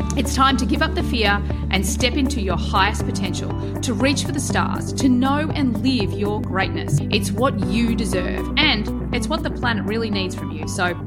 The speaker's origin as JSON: {"language": "English", "country": "Australia", "said": "I'm Australian."}